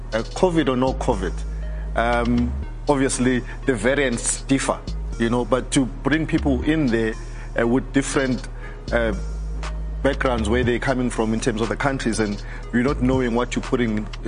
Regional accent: South Africa; that as a South African, I'm proud of.

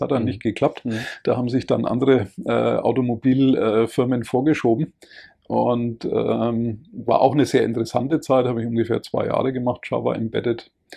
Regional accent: Nuremberg, Bavaria, Germany; Ich bin selber aus Nürnberg, ja.

